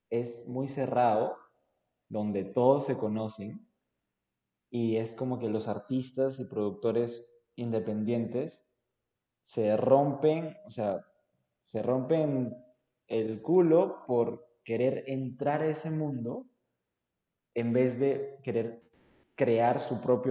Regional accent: Piura, Peru; yo soy de Piura y es como que nadie que yo conozca lo sigue

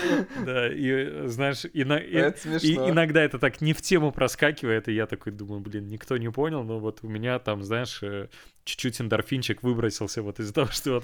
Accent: Volga region, Russia; Я же с Поволжья. Вот. И у нас Чувашия — это как бы соседняя республика.

